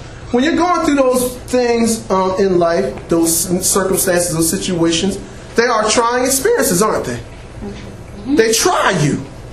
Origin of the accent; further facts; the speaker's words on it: Trenton, New Jersey, United States; I grew up in Trenton, New Jersey. I grew up in the hood, where there was gang banging, where there was crack selling and dope smoking. I grew up on the streets in that kind of area.